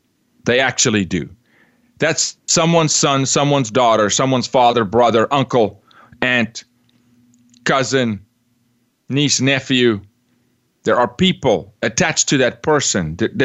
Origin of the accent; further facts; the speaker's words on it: South Africa; I'm from South Africa, raised a little bit differently, raised in a place where there's consequence.